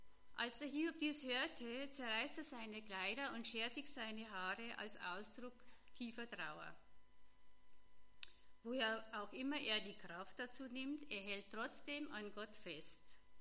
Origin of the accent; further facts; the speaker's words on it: Vollenbach, Germany; ich bin ja in Vollenbach aufgewachsen, da sind wir gerne in den angrenzenden Wald gegangen